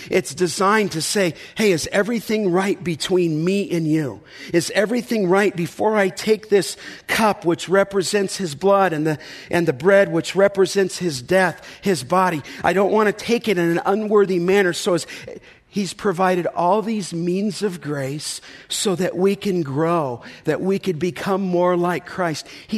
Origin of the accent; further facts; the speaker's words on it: California, United States; I never even heard the gospel growing up in the San Fernando Valley until I was 8 years old.